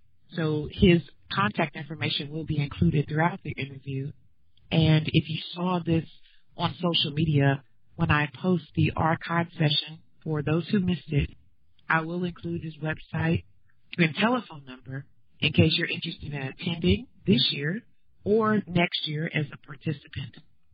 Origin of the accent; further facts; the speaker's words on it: Charlotte, North Carolina, United States; I know I grew up here in Charlotte, North Carolina